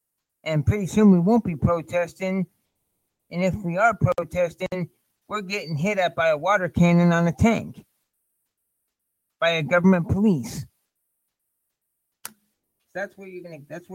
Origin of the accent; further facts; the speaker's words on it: Indiana, United States; I knew people. I'm from Indiana, and I knew